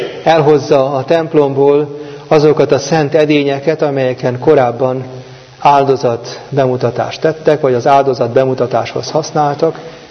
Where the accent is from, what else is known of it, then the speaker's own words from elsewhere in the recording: Veresegyház, Pest, Hungary; Gyermekkoromtól ismerem, Veresegyházon, egy utcában nőttünk fel